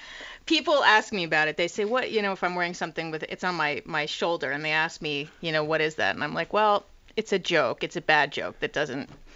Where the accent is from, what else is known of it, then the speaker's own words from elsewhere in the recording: New York City, New York, United States; now in Finland; I came from Manhattan, from New York City, and I ended up in, Marcos can tell you the kind of context, a tiny little town